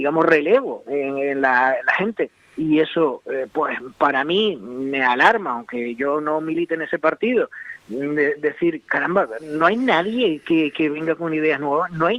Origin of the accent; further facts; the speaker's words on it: Canary Islands, Spain; A mí como canario, y que antepongo lo más la proximidad a la generalidad, porque vivimos aquí, porque yo quiero a mi tierra más que nadie